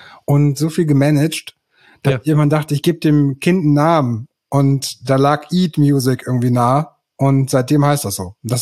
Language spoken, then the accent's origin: German; Münster, North Rhine-Westphalia, Germany; Ja, ich bin gebürtiger Münsteraner und der Stadt treu geblieben bis heute.